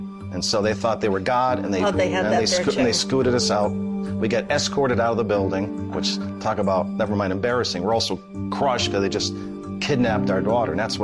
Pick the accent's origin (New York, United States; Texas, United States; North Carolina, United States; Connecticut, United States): Connecticut, United States; We're from Connecticut.